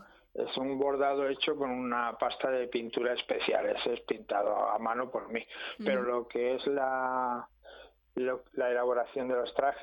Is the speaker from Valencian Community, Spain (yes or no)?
no; Antequera, Andalusia, Spain; Bueno, pues vale, pues de la ciudad donde yo nací y crecí.